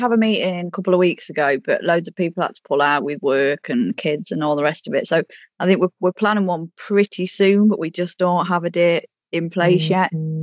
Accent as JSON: {"language": "English", "town": "Crook", "region": "North East England", "country": "United Kingdom", "moved": "as an adult", "lives_now": "Nottingham, United Kingdom", "said": "Yeah, so I'm originally from Crook in County Durham, and I moved down to Nottingham basically for work in 2000. So I've been down here quite a while."}